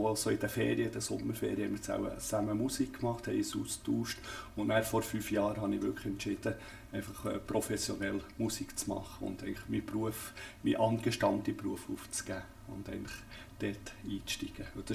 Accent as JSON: {"language": "German", "region": "Bern", "country": "Switzerland", "tie": "born or raised there", "also_born_or_lived": "Southern France", "said": "Und väterlicherseits sind wir eigentlich alle Südfranzosen. Ich bin auch in Südfrankreich geboren, aber in Bern aufgewachsen."}